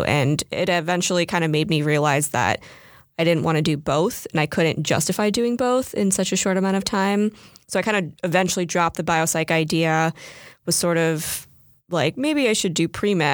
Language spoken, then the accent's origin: English; San Francisco, California, United States; I was born and raised in San Francisco.